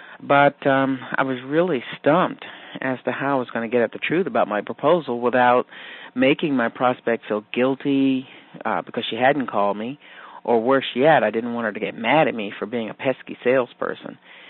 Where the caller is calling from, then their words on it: Bowie, Maryland, United States; I'm calling from Bowie, Maryland.